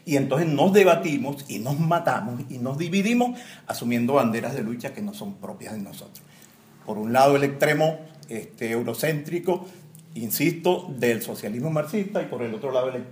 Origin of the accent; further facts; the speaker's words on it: Venezuela; Nosotros tenemos el privilegio como venezolanos de una base filosófica, social y política propia